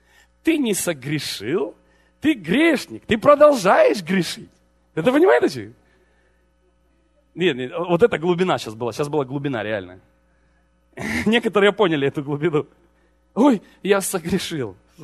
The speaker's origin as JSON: {"language": "Russian", "country": "Ukraine", "tie": "born there", "said": "Хохол это, кстати, я родился на Хохляндии."}